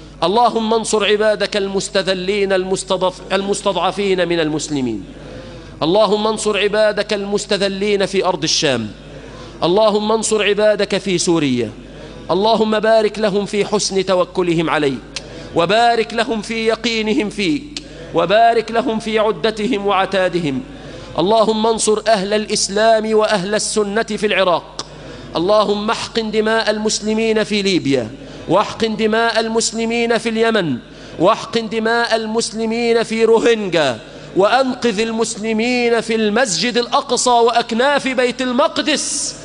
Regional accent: Egypt

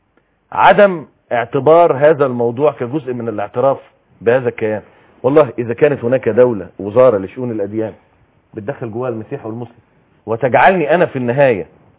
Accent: Egypt; انا مصري.

